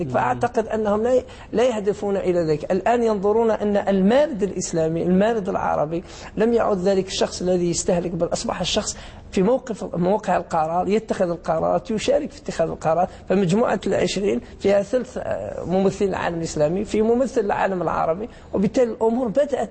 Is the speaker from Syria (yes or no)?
no; Algeria; وأنا لست مصري ولست سعودي، أنا جزائري